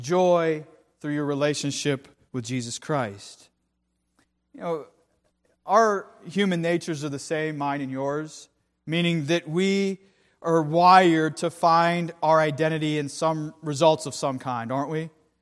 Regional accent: Pittsburgh, Pennsylvania, United States; Born and raised in the Berg. Pittsburgh, that is, in case any of you didn't catch that.

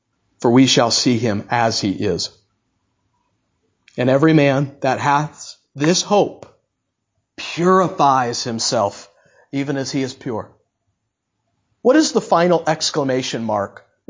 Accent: the South, United States; I came from the South.

